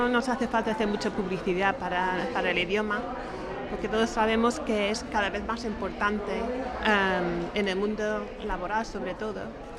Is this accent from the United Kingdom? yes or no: yes; United Kingdom; Spanish is a second language; Y yo soy británica y bueno, lo noto mucho.